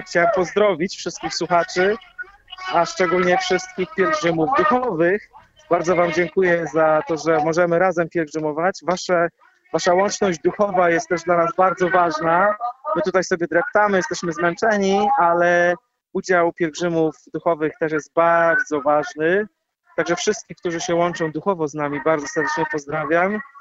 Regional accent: Wieruszów, Łódź Voivodeship, Poland; now in Ireland; czy to właśnie z Kalisza, czy z Wieruszowa, to skąd pochodzę.

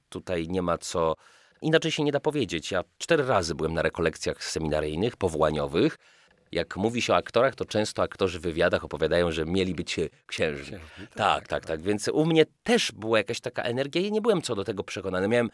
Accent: Ostrów Wielkopolski, Greater Poland Voivodeship, Poland; born there; bo ja w Ostrowie Wielkopolskim się urodziłem, a parafia moja to parafia Świętej Rodziny.

